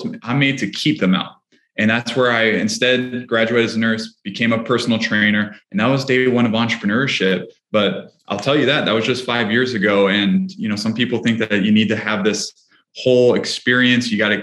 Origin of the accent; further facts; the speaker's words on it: Hawaii, United States; I was the youngest of three, grew up in Hawaii ever since I was 6 years old